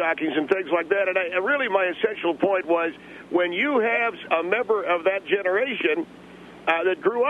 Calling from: Arcadia, California, United States; I'm calling from Arcadia

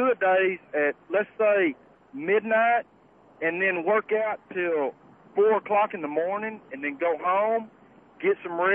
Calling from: Dallas, Texas, United States; I'm calling from Dallas, Texas.

